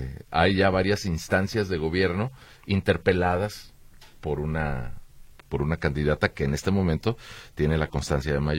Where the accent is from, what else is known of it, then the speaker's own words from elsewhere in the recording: Guadalajara, Jalisco, Mexico; Porque yo soy tapatío, habitante de la ciudad.